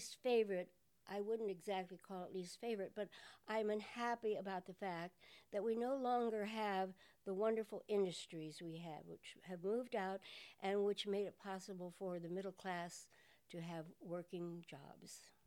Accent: Dayton, Ohio, United States; I grew up in Walnut Hills, which is East Dayton.

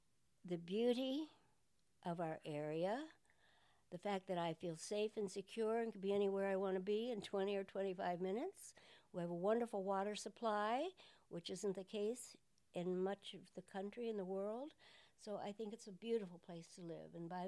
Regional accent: Dayton, Ohio, United States; I grew up in Walnut Hills, which is East Dayton.

